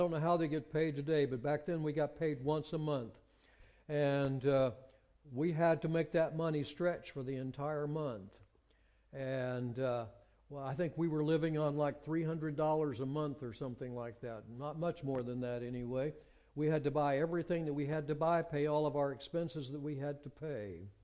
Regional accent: United States; born there; I mean, I was born in America. I'm a Christian.

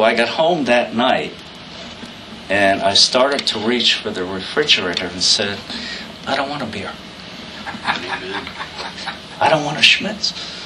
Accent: Blooming Grove, New York, United States; I grew up in Blooming Grove

